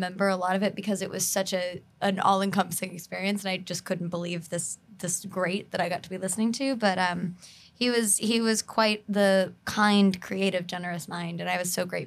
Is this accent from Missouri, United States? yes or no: yes; Kansas City, Missouri, United States; A long time ago, I'm from Kansas City originally.